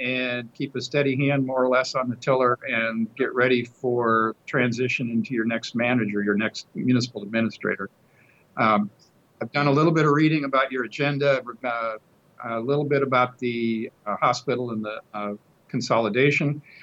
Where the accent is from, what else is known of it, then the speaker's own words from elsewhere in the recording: Seattle, Washington, United States; I grew up in Seattle. I'm used to rain, so it wouldn't be a huge problem.